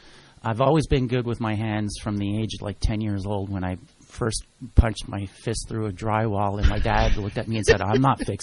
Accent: Montreal, Quebec, Canada; We come from Montreal, my wife

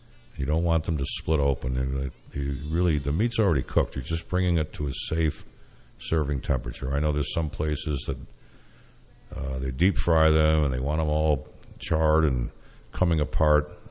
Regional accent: Syracuse, New York, United States; Back, I hail from Syracuse.

